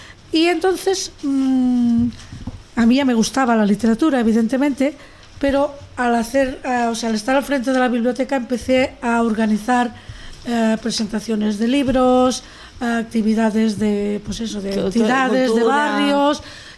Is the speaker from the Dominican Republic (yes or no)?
no; Lleida, Catalonia, Spain; yo soy de Lleida